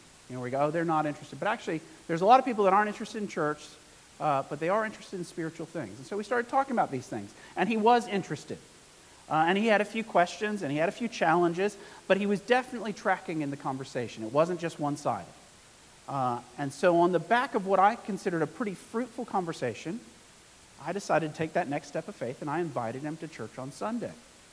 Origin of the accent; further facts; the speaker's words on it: United States; now in St. Helier, Jersey; I am from originally from America, but living in Jersey now, and love living in Jersey.